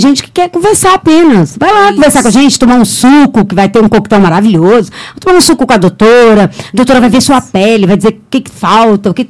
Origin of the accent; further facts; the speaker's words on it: Rio de Janeiro, Brazil; Eu sou carioca, então.